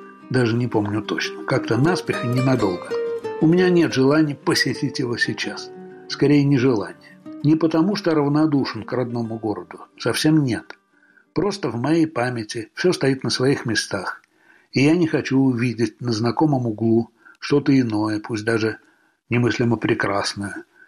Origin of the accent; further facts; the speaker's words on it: Tashkent, Uzbekistan; В Москве, если мне случалось упомянуть в разговоре, что я родом из Ташкента, у вполне интеллигентов на вид людей иногда поднимались брови.